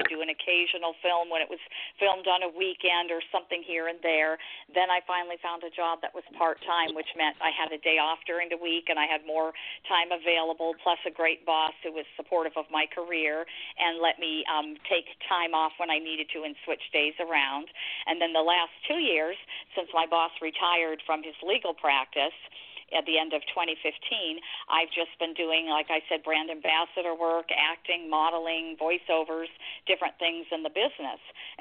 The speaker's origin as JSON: {"language": "English", "town": "Campbell", "region": "California", "country": "United States", "tie": "born or raised there", "also_born_or_lived": "Santa Monica", "said": "Yes, I was born in Los Angeles, California, Santa Monica to be exact, and then my family moved up here to the Campbell area, Campbell, California, and I lived here till high school"}